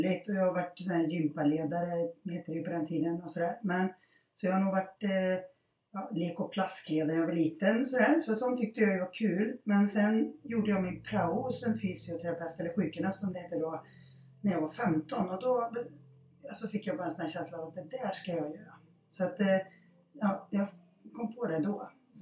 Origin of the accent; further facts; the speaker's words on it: Lidköping, Västra Götaland County, Sweden; now in Skövde, Sweden; jag kom från Lidköping. Och sen så sa jag att det skara var mer, och så flyttade jag iväg och började läsa. Och sen bodde jag 94 i Skövde.